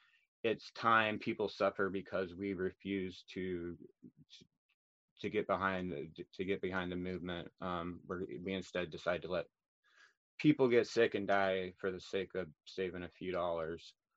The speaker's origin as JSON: {"language": "English", "town": "Ketchikan", "region": "Alaska", "country": "United States", "tie": "born or raised there", "said": "I'm 35 years old. I'm from Ketchikan, Alaska. Like the other candidates, I too was born and raised here."}